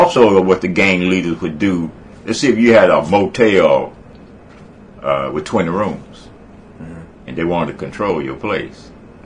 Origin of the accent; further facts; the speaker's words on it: Houston, Texas, United States; Yeah, I was raised on Ship Channel.